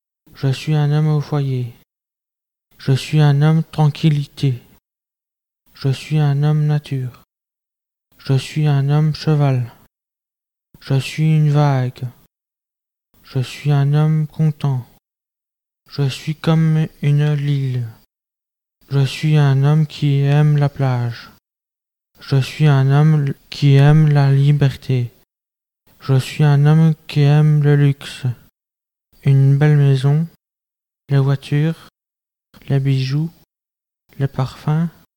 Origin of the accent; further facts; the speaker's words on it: Wallonia, Belgium; born there; Je suis né en Belgique, à Villers-Perrouin, à la campagne. Je suis né dans le pays rouge.